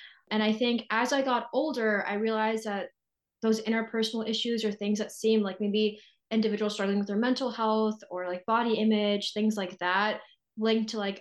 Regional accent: Delaware, United States; I was born and raised in Delaware, but my parents are from Punjab, India. They immigrated to the United States in 1998 is when they came. I grew up as a Sikh.

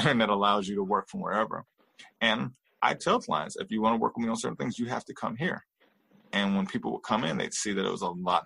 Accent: Inglewood, California, United States; Born and raised in Inglewood.

